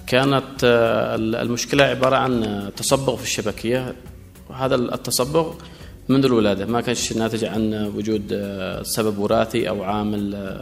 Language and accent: Arabic; Al Bayda Governorate, Yemen; من محافظة البيضاء مديرية رداع.